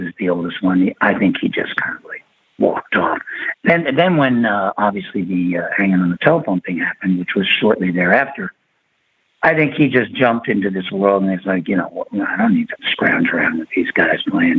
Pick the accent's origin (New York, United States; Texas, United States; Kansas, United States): New York, United States; And then all of a sudden, I'm a New Yorker. He's a New Yorker.